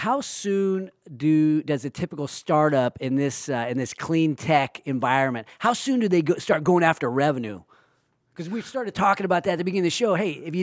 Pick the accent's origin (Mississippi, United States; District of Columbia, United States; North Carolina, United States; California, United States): California, United States; Sacramento; And thinking about that and what that does, this is my hometown.